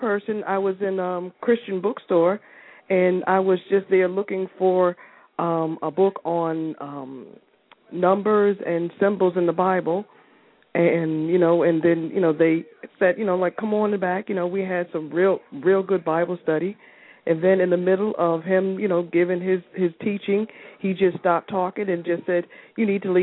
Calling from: Connecticut, United States; Connecticut.

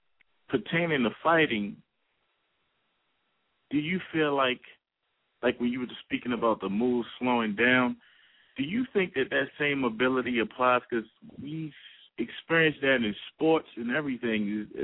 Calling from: Baltimore, Maryland, United States; I'm calling from Baltimore.

